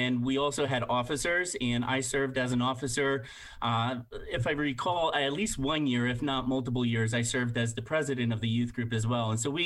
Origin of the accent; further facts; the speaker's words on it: Allentown, Pennsylvania, United States; I'm from Allentown, and I have one older sister.